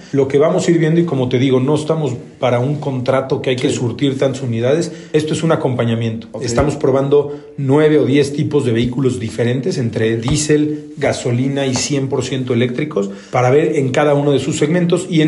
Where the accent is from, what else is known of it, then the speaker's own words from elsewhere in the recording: Mexico; desde siempre somos mexicanos, nacimos en México y todo lo que hacemos es para México